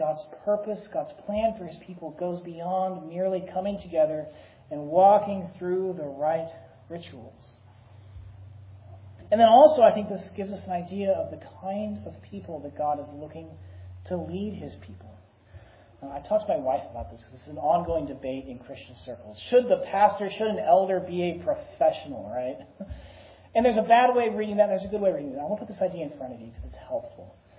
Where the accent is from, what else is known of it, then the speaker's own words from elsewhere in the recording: Texas, United States; It actually reminds me of my own history as a Texan.